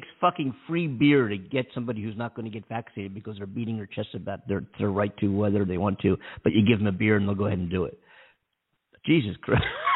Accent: Philadelphia, Pennsylvania, United States; I'm from Philadelphia, and Tasty Cake, Tasty Baking Company is a Philadelphia icon

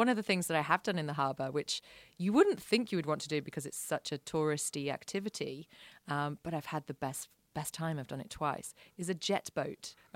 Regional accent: London, United Kingdom; now in Sydney, Australia; And I grew up around London, and you have to pay to use a public bathroom in London.

